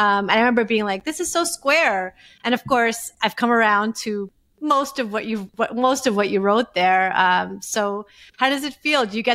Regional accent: New York, United States; No, it wasn't. I grew up in New York. No, it was not.

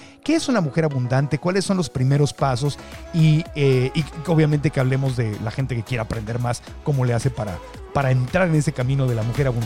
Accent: Monterrey, Nuevo León, Mexico; Y como buena mujer regiomontana, que es la ciudad, bueno, San Pedro Garza García, que está en Nuevo León, en Monterrey

